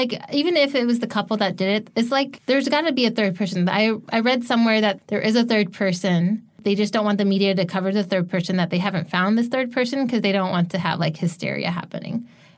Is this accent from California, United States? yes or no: yes; California, United States; I was raised in San Bernardino County. Ontario is technically San Bernardino.